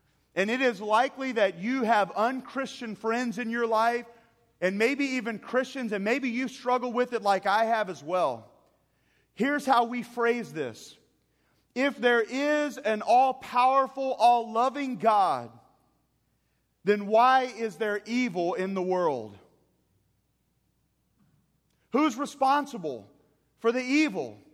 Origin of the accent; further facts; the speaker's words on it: Texas, United States; I'm not a farmer. I've been raised in the city. I'm from Texas, but that doesn't mean I have a cowboy hat and cows. I am cityfied to the core.